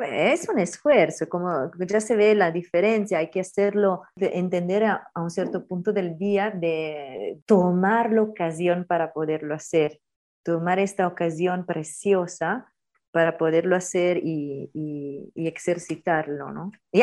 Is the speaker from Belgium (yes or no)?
no; Italy; Spanish is a second language; Como somos latinos o mediterráneos, porque yo por eso soy italiana